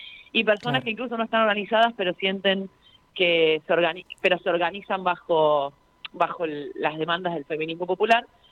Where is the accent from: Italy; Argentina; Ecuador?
Argentina; Gerli, Buenos Aires Province; La verdad que soy de Gerli y eso también le da una perspectiva a mi feminismo.